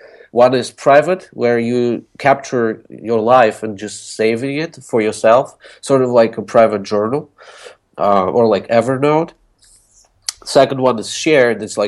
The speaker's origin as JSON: {"language": "English", "country": "Russia", "second_language": "English", "said": "I'm originally from Russia."}